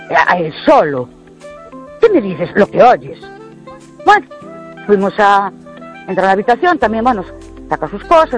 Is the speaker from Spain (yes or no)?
yes; Ourense, Galicia, Spain; de Ourense.